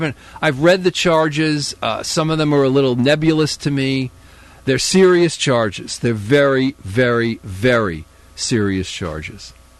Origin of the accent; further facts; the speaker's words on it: United States; As an American, this is my opinion.